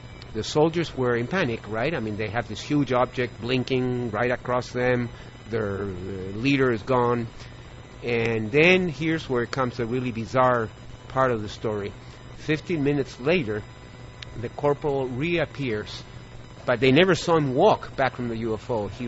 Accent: New York, United States; born there; Yeah, my family's from Chile. My father used to work at the United Nations. And I was born in New York.

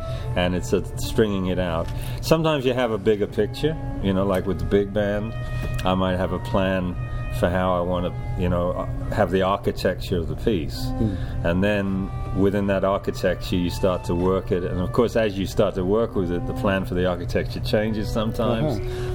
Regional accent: Midlands, United Kingdom; I grew up in the Midlands area, which actually was the breeding ground for a lot of, you know, a lot of that music came out of working class environments.

